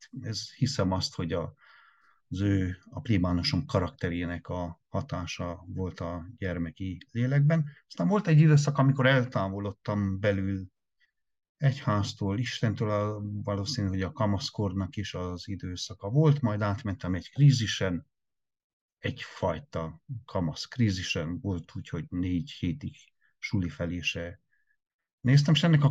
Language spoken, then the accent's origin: Hungarian; Uzon, Covasna, Romania; Uzonban, Sepsiszentgyörgy melletti egy nagy községben nőttem fel.